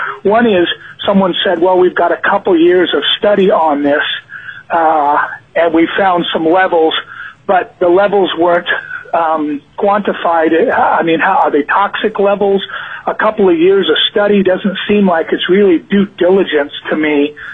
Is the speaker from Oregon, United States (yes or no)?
yes; Oregon, United States; now in Alaska, United States; I'm originally from Oregon, grew up in Oregon. I've lived in Alaska since the 70s